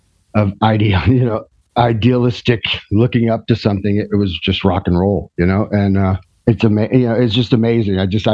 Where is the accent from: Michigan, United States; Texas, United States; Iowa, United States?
Texas, United States; also born or lived in Connecticut, United States / North Carolina, United States; I always say I was raised in Texas because I made most of my mistakes there